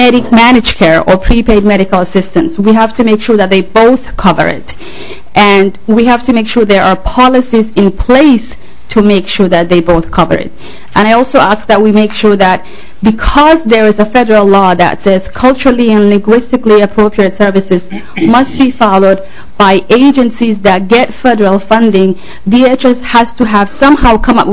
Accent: Somalia; now in United States; I'm originally from Somalia

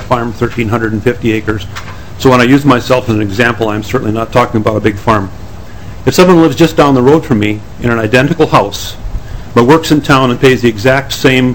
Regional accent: Felton, Minnesota, United States; I'm a farmer from Felton, Minnesota.

